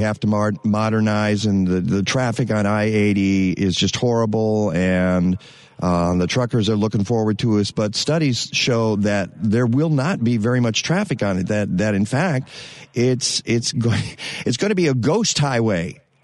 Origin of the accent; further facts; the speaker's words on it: Detroit, Michigan, United States; when I grew up in the Detroit area, when I was 14, my family had to move because of an interchange being built.